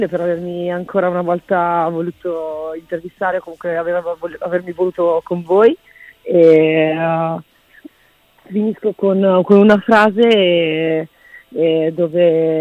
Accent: Veneto, Italy; now in Ravenna, Italy; No, io sono veneta, sì.

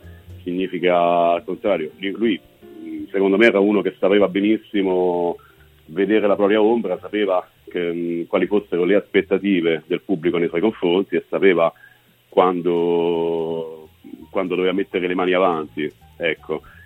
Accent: Ostia, Lazio, Italy; Come tutti i ragazzi che sono cresciuti a Ostia

